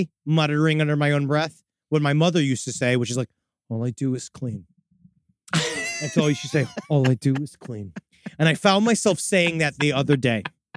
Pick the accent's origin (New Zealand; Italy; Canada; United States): Italy; I'm from Italy.